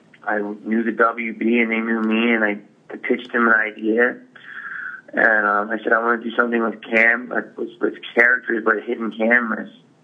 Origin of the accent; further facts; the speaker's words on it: Philadelphia, Pennsylvania, United States; Oh, dude, it's my hometown.